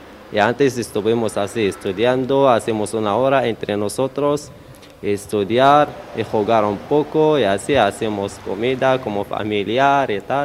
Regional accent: Rabat, Rabat-Salé-Kénitra, Morocco; Spanish is a second language; now in Spain; Yo soy de Marruecos, de capital, Rabat.

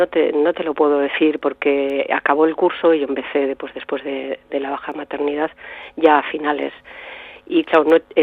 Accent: Ortuella, Basque Country, Spain; ella también era de Ortuella, porque yo soy de Ortuella.

